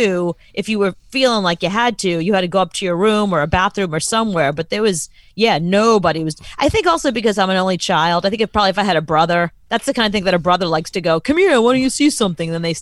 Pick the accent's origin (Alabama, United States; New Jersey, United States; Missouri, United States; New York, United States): New York, United States; Brooklyn; I grew up in Brooklyn, so you would think that'd be all farting and burping and cursing. But no, we were like a Southern family.